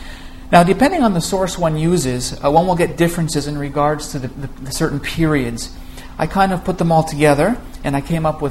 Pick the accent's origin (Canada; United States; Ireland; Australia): Canada; born there; first language Greek; English is a second language; I was born in Canada, but my parents are Greek and first-generation immigrant parents. And my first language actually I learned was Greek. When I was a little guy, I spoke Greek first before I learned any English.